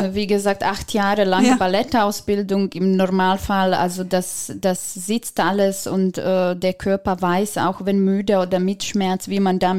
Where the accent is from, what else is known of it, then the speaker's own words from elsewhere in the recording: Belgrade, City of Belgrade, Serbia; German is a second language; Also ich habe einmal tatsächlich in meiner Heimatstadt in Belgrad gastiert, leider nur einmal.